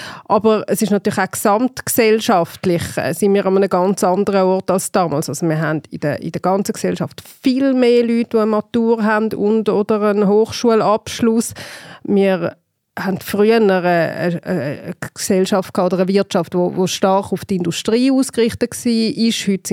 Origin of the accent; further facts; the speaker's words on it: Winterthur, Zurich, Switzerland; Hey, Winterthur war fast eine Grossstadt in meiner Jugend.